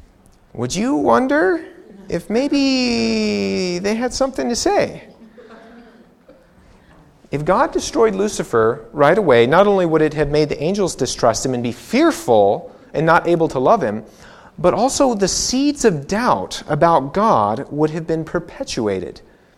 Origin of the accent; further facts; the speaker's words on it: Missouri, United States; I grew up in Missouri. We have like 10 different kinds of oak trees in Missouri.